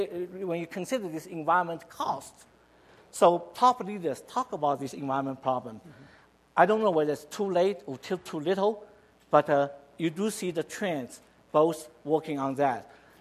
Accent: China; when I grew up in China in early 60s, as a kid

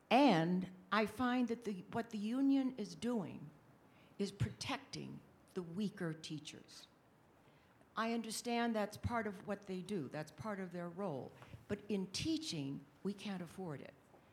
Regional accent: Los Angeles, California, United States; I'm from Los Angeles, California.

